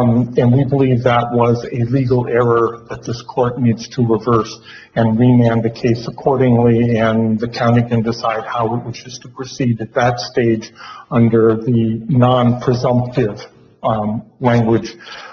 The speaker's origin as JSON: {"language": "English", "town": "Mankato", "region": "Minnesota", "country": "United States", "said": "I'm an attorney from Mankato, Minnesota"}